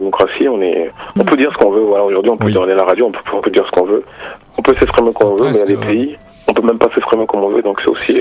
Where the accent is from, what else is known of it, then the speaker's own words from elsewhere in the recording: France; on a vraiment de la chance de vivre en France, d'être aussi né en France.